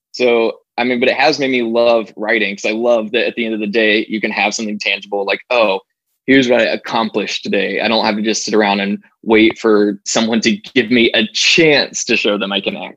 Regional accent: Arkansas, United States; now in Los Angeles, United States; I moved out to LA with the sole focus being just acting. And then, you know, I moved out here from Arkansas

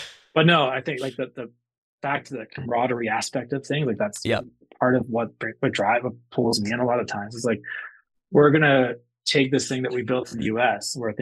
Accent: Canada; which is weird because I'm Canadian, that never happens.

